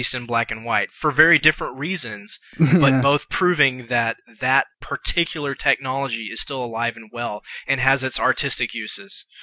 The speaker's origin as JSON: {"language": "English", "region": "Alabama", "country": "United States", "said": "And even me, you know, I'm from Alabama"}